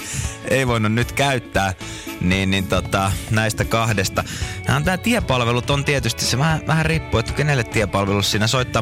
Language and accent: Finnish; Jämsä, Central Finland, Finland; Meillä Jämsässä sanottiin.